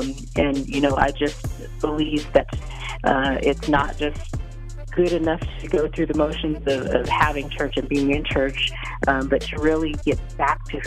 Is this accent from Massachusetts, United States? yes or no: no; Monterey, California, United States; And so really I grew up in California, south of the Bay Area, on the coast in this place called Monterey, California.